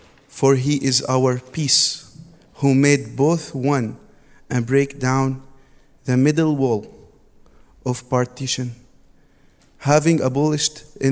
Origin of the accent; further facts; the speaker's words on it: Gaza, Gaza Strip, Palestine; English is a second language; also born or lived in Nazareth; I'm living in West Bank, that's in Bethlehem. I grew up in Gaza 14 years.